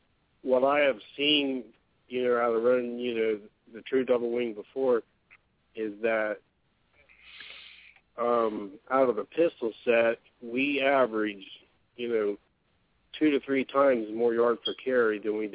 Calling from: Ohio, United States; I'm calling from Ohio.

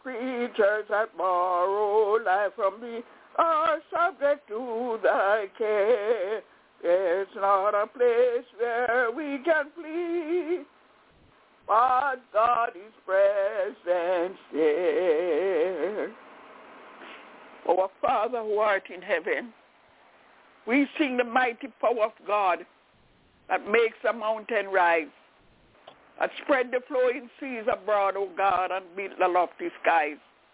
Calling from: Albany, New York, United States; I'm called from Albany in New York.

